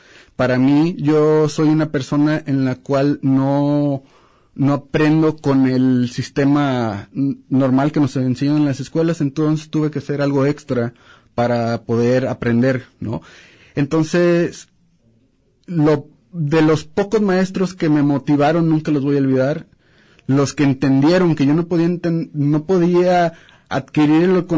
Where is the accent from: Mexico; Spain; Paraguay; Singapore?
Mexico; Y uno como mexicano, pues como que si tenemos ese miedo, ¿no? Incluso los que somos de provincia